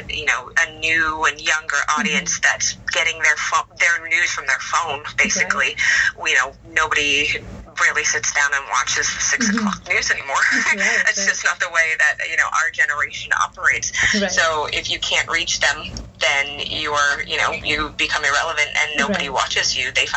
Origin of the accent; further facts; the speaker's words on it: Maine, United States; I ended up landing a job in Bangor, and Maine happens to be my home state as well